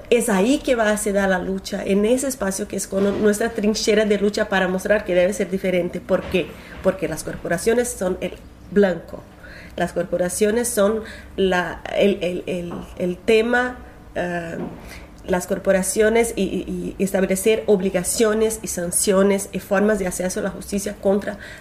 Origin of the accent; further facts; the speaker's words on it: Brazil; Spanish is a second language; y digo eso porque soy brasileña